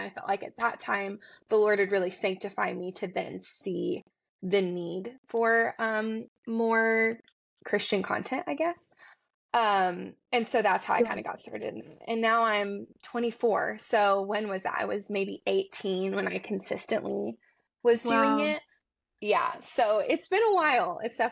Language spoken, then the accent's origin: English; Tennessee, United States; And we just moved back to Tennessee. So I'm from Tennessee.